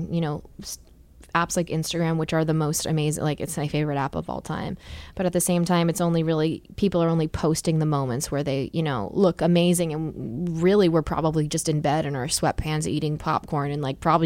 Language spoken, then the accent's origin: English; New Jersey, United States; I don't say Jersey. Yeah, I say like I'm originally from New Jersey.